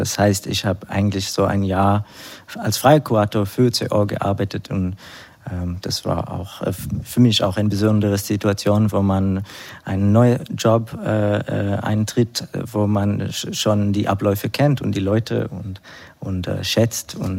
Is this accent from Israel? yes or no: yes; Jerusalem, Jerusalem District, Israel; now in Berlin, Germany; Erstmal in Jerusalem, wo ich geboren bin und aufgewachsen.